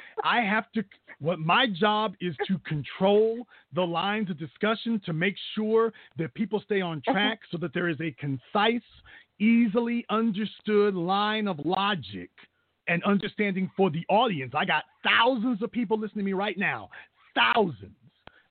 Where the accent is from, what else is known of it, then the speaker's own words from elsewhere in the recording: Shreveport, Louisiana, United States; I'm from Shreveport. I do spend time in Shreveport, but I travel